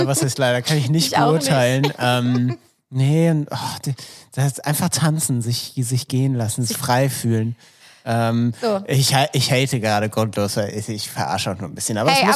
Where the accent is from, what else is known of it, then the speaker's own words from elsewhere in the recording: Northern Germany, Germany; ich komme aus Norddeutschland. Das heißt, ich bin mit dem, in Anführungszeichen, und dieses Wort hasse ich, maritimen Charme, sehr vertraut, weil ich halt von der Ostsee komme